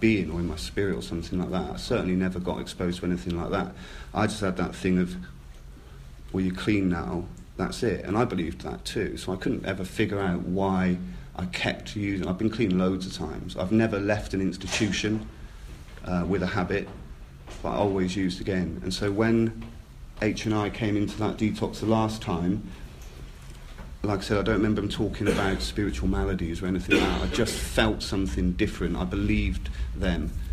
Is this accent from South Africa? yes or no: no; Swindon, South West England, United Kingdom; certainly in my hometown, I'm from Swindon originally